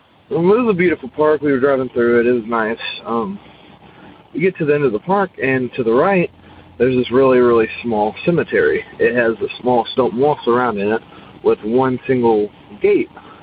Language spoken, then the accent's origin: English; Louisville, Kentucky, United States; I'm from Louisville, Kentucky.